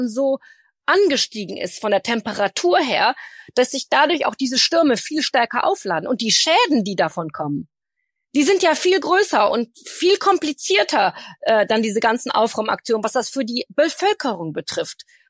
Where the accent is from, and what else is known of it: Germany